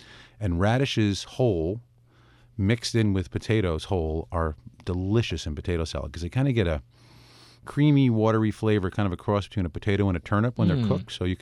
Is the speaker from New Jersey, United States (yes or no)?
no; Connecticut, United States; also born or lived in New York / Boston; You know, I'm from Connecticut, kind of grew up in New York and Boston and upstate here.